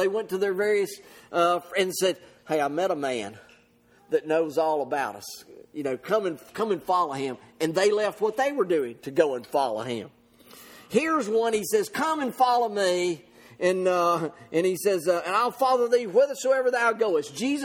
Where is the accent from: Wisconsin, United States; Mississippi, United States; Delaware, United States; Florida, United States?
Mississippi, United States; There used to be where I grew up down in Mississippi, people, land wasn't flat.